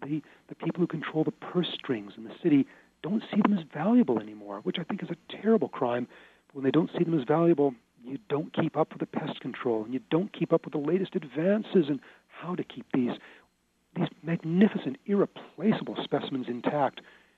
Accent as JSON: {"language": "English", "country": "Canada", "tie": "born there", "said": "my heritage is British. And my parents were determined to keep that British heritage alive, even though we lived in Canada and I was born in Canada."}